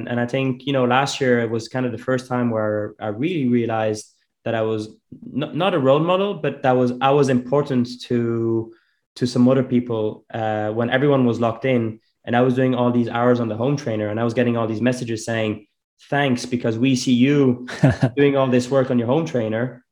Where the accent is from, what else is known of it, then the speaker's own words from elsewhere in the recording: Ireland; I always try to talk as an Irishman and bring high the colors and, you know, the country up.